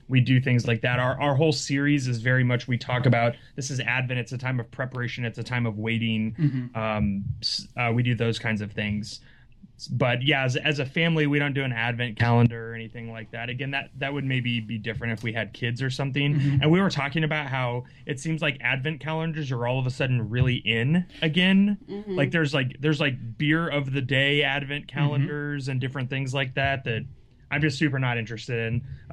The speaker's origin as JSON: {"language": "English", "region": "Midwest", "country": "United States", "tie": "born or raised there", "said": "I grew up in the Midwest, so mm-hmm."}